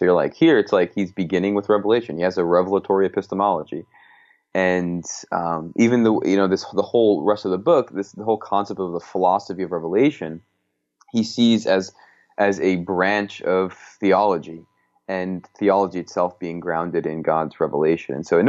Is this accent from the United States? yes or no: yes; Long Island, New York, United States; accent: Long Island; My Long Island accent comes out once in a while, but it's I've been told it's kind of been dulled down a little bit just because I've been away for some time.